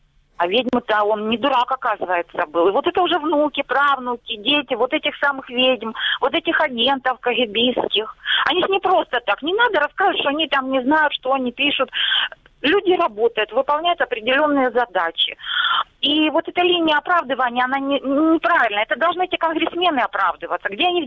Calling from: Luhansk Oblast, Ukraine; Здравствуйте, Луганщина.

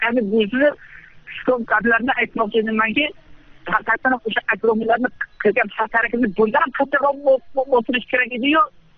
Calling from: Shahrisabz, Qashqadaryo Region, Uzbekistan; Shahrisob, Qashqadaryo.

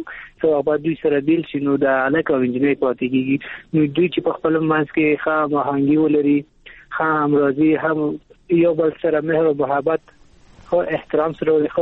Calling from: Kabul, Afghanistan; د کابل ولایت څخه مې اړیکې نیولې

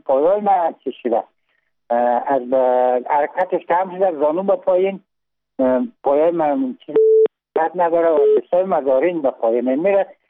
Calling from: Kabul, Afghanistan; من از کابل هستم تماس میگیرم.

